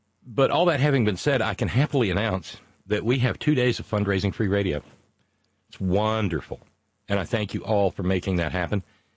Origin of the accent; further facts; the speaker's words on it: Alabama, United States; the marinade from where I grew up in Alabama.